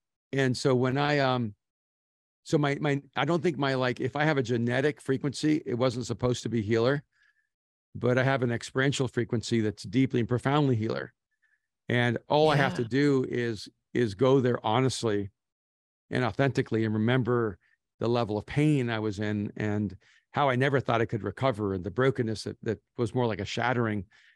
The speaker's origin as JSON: {"language": "English", "country": "El Salvador", "moved": "yes", "said": "I mean, I'm an immigrant from El Salvador. I never knew my real father. My grandparents raised me for the first section of my life."}